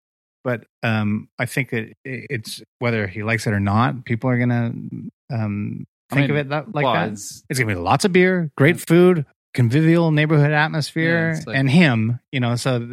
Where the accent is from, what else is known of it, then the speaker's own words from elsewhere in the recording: Victoria, British Columbia, Canada; also born or lived in Vancouver; I was raised partly in Victoria, so that's always like though I was born in Vancouver, Victoria in my heart is my hometown.